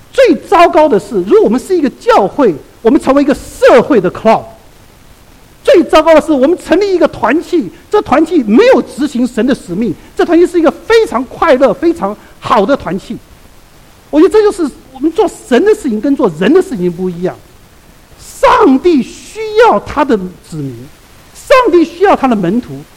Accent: Taiwan; 我在台湾长大的

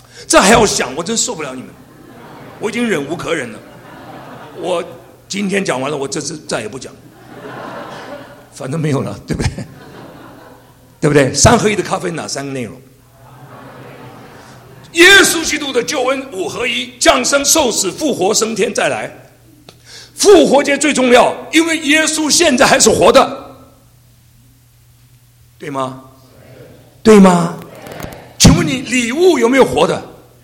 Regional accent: Guangdong, China; 我们广东人太有福了，

